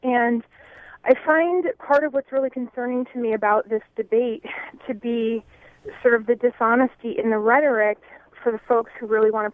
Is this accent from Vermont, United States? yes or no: yes; Vermont, United States; I happen to be from the town in Vermont where the Wildflower Inn case took place. That's my hometown.